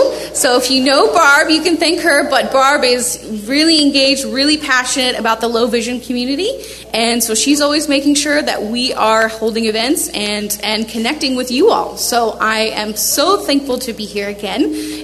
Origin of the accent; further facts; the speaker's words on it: Ohio, United States; now in Indiana, United States; I'm actually from Ohio. That is my home state. I'm not a Hoosier by birth.